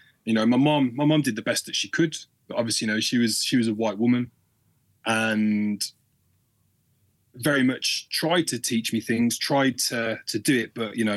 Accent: Birmingham, West Midlands, United Kingdom; I was brought up in Birmingham in a multicultural environment, you know, very mixed friends

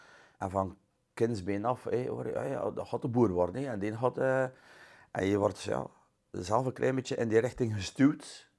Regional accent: Slijpe, West Flanders, Belgium; Ik ben afkomstig uit Slijpen.

